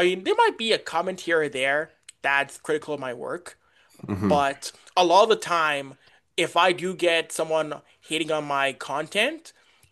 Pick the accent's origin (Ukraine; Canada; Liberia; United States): Canada; Edmonton, Alberta; I'm a born and raised Edmontonian. I'm from Alberta. I'm born in Canada. I'm not an immigrant. I am from this country. I'm an Albertan.